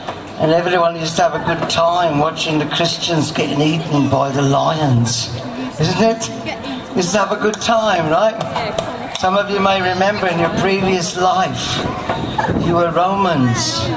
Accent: Birmingham, West Midlands, United Kingdom; born there; not just born in the UK, I was born in Birmingham.

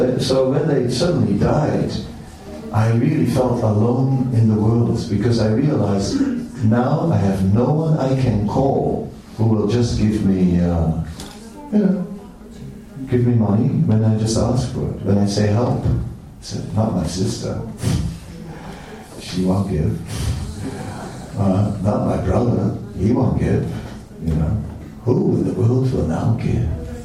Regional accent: Netherlands; I'm from Holland, you know, it's a very Protestant place.

